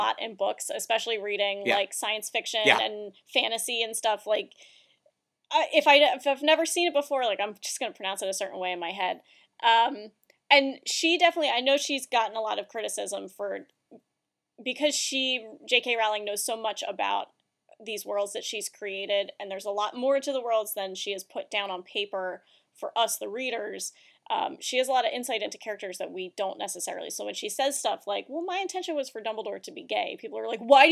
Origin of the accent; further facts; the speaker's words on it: United States; especially me as an American, like, I don't really have a touchstone for how you would pronounce something like Voldemort.